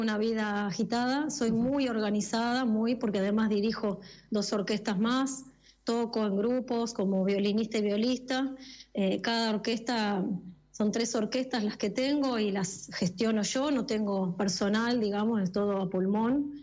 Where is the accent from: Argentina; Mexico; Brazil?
Argentina; quedé seleccionada yo como argentina